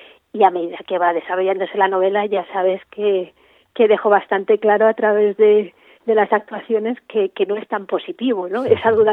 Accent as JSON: {"language": "Spanish", "region": "Community of Madrid", "country": "Spain", "said": "Yo soy madrileña, pero siempre que tengo la oportunidad voy al norte y Cantabria es una de mis zonas predilectas."}